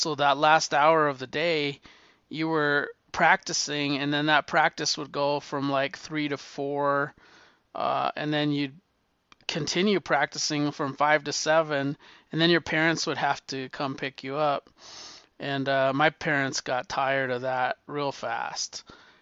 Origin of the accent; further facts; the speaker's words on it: New Mexico, United States; me growing up in the South Valley